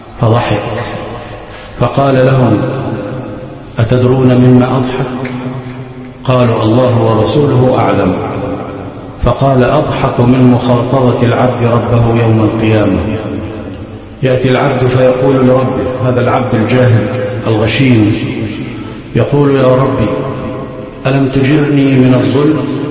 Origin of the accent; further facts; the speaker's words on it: Egypt; اللهم اجعل بلادنا مصر في حفظك وأمانك،